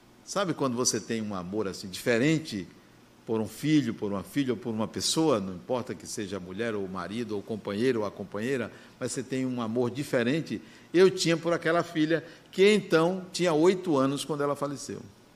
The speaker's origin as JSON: {"language": "Portuguese", "region": "Bahia", "country": "Brazil", "tie": "born there", "said": "Por que que eu nasci numa cidade do interior, pobre, que só tinha uma rua e um estacionamento quando eu nasci"}